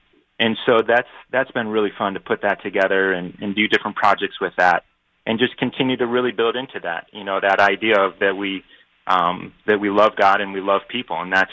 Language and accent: English; Colorado, United States; also born or lived in Chicago; So originally I was born in Chicago, and then I grew up in Colorado. So all my family is out in Colorado. So I'd never been to the South until I took this job at Trevecca.